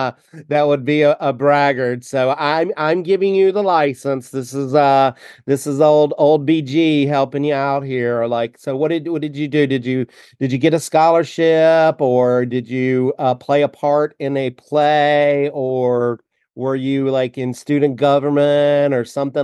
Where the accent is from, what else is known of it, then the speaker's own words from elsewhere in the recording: North Carolina, United States; now in California, United States; And, growing up in North Carolina